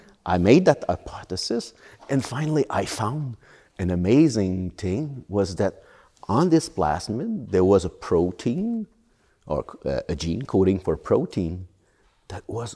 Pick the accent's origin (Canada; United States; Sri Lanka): Canada; Actually, I'm from Canada